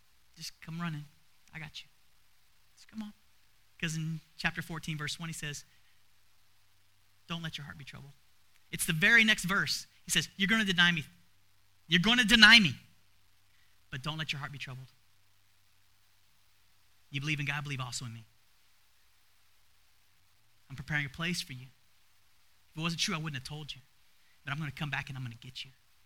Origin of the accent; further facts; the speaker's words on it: Arkansas, United States; when you're growing up in Arkansas, which is, you know, the belt buckle on the Bible belt